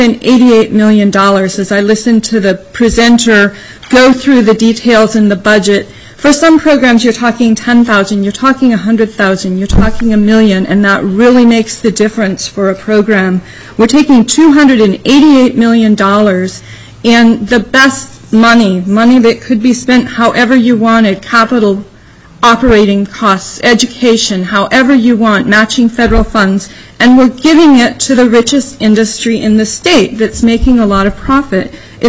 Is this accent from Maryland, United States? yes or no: no; Juneau, Alaska, United States; I'm from Juneau, and I'm testifying on behalf of myself.